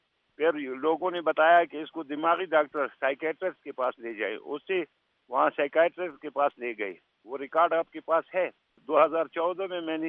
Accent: Parachinar, Khyber Pakhtunkhwa, Pakistan; اور پاڑا چنار کرم ایجنسی. میرا والد جو تھا وہ ایف سی میں تھا, ہمارا اپنا گھر ہی نہیں تھا. میں ماموں کے گھر پیدا ہوا

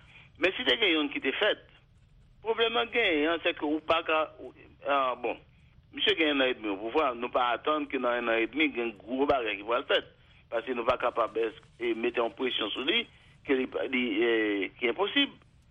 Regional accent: Haiti; Mais moi-même ça m'a retenu et en tant qu'haïtien, en tant que monde qui fait analyse politique

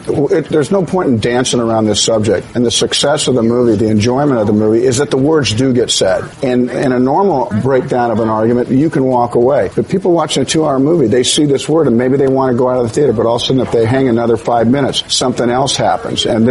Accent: Compton, California, United States; I was born in Compton, California and 1955 was there for 7-8 years

